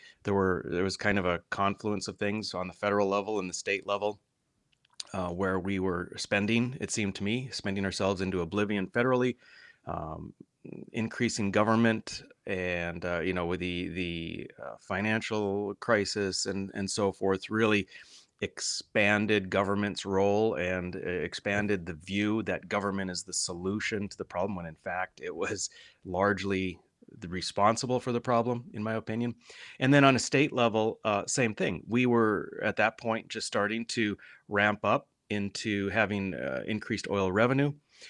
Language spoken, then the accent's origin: English; Mandan, North Dakota, United States; Well, I'm originally from Mandan. So grew up in Mandan, North Dakota, graduated high school there.